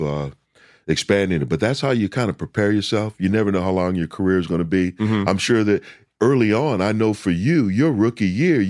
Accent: St. Paul, Minnesota, United States; I grew up in St. Paul, Minnesota. A lot of people invested time, money in me.

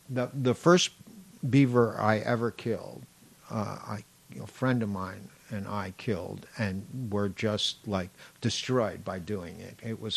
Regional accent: New York, United States; now in Vermont, United States; I'm originally from New York, yes.

